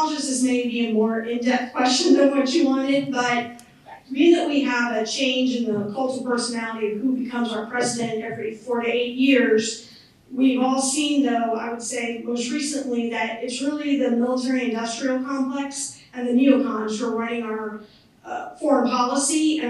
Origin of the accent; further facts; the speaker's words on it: Houston, Texas, United States; I'm from Houston, over here.